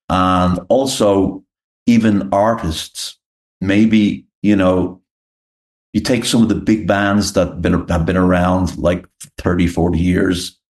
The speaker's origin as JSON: {"language": "English", "country": "Ireland", "said": "I'm Irish, so let's say"}